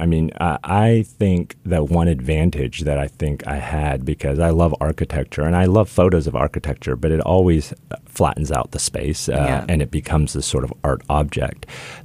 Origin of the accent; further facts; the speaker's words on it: Midwest, United States; I grew up in the Midwest.